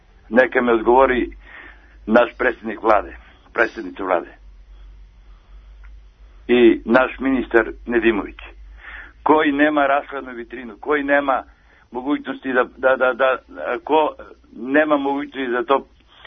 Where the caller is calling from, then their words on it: Pirot, Southern and Eastern Serbia, Serbia; Ja sam iz Pirota … iz Pirota